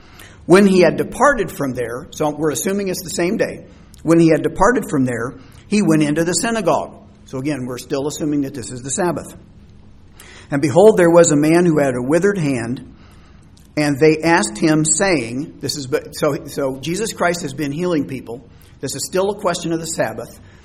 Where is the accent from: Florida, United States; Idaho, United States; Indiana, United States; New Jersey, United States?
Indiana, United States; Growing up in Indiana where we had cornfields, some of the cornfields that had sweet corn in it